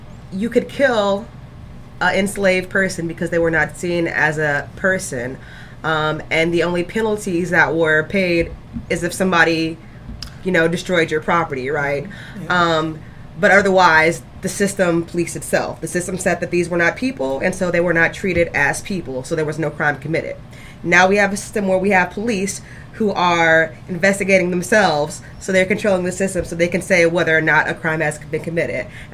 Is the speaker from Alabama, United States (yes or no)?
yes; Alabama, United States; now in Columbus, United States; I'm not a Columbus native. I came here from Alabama.